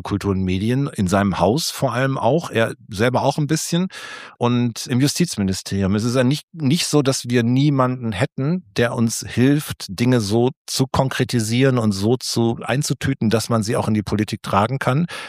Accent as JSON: {"language": "German", "region": "North Rhine-Westphalia", "country": "Germany", "said": "ich komme halt aus NRW"}